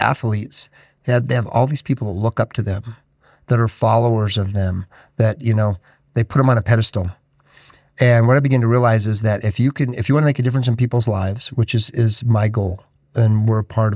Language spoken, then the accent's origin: English; Nevada, United States; moved away; I came from Nevada. It was where I grew up at.